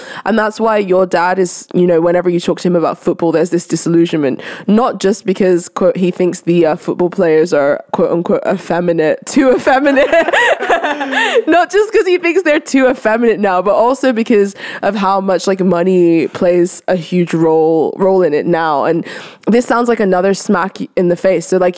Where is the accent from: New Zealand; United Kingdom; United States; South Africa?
United Kingdom; Islington, London; I grew up in Islington, still like live around that area